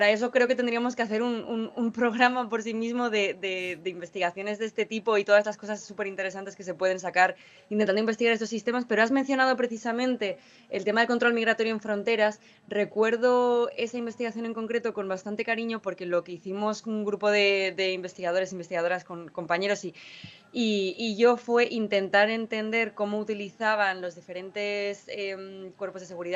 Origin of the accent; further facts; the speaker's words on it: Lanzarote, Canary Islands, Spain; yo soy de Lanzarote, entonces poder venir a, digamos, mi tierra a investigar